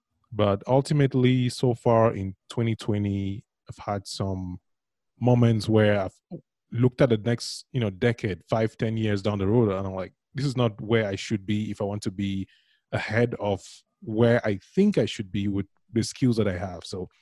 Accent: Cameroon; born there; I was born in Cameroon. That's an English and French speaking country. We speak both English and French, not just French, just for the record.

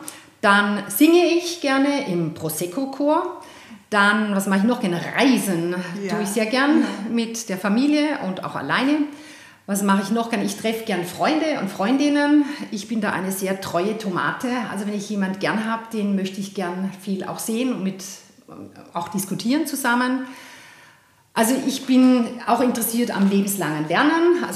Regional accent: Baden-Württemberg, Germany; moved away as an adult; now in Vienna, Austria; Also geboren bin ich im schönen Schwarzwald und aufgewachsen in Baden-Württemberg.

